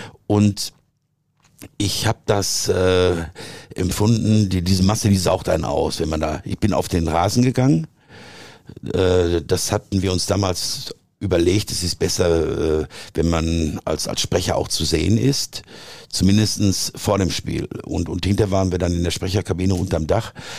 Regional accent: Dortmund, North Rhine-Westphalia, Germany; Ich bin geboren am Borsigplatz, wie sich das gehört. Näher am Borsigplatz als der BVB sogar. Und aufgewachsen dann später in Ewing.

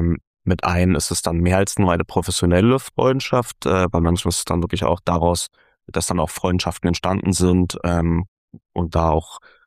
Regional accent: Frankfurt, Hesse, Germany; meine Jugend, meine Kindheit in Frankfurt

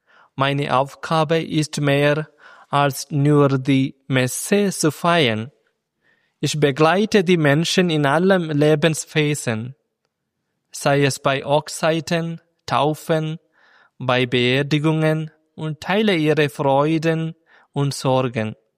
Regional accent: Kerala, India; first language Malayalam; German is a second language; Meine Muttersprache heißt Malayalam. Ja, jeder Staat hat eigene Sprache.

